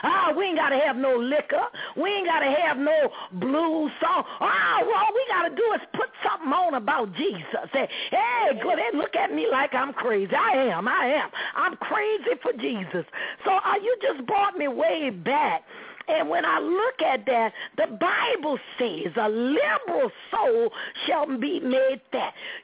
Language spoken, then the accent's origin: English; New Orleans, Louisiana, United States; Hey, I came from New Orleans. I knew how to coordinate.